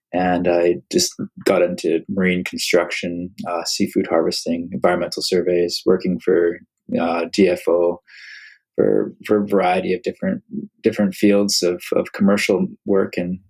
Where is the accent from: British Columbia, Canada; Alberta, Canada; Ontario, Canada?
British Columbia, Canada; I grew up on the Sunshine Coast, British Columbia, and I was, you know, very spoiled with where I grew up.